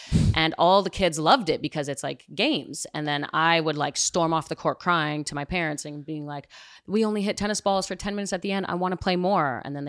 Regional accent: Montreal, Quebec, Canada; we're traveling not only like to the US for tournaments, I'm from Montreal, but around the world.

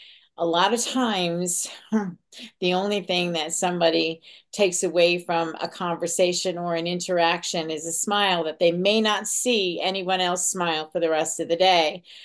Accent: Long Island, New York, United States; I grew up on Long Island, and this is the Montauk Lighthouse. This is at the end of at the South Fork of Long Island.

